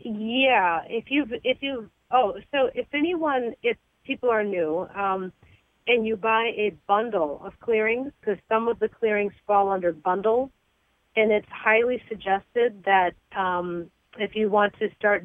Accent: Midwest, United States; Yeah, I'm originally from the Midwest, and my first earthquake that I experienced in California, I was asleep

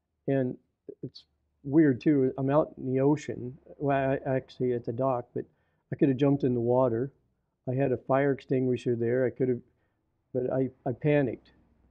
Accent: West Virginia, United States; I came from West by God, Virginia, where you got to believe in something, boy. You know, I grew up that way.

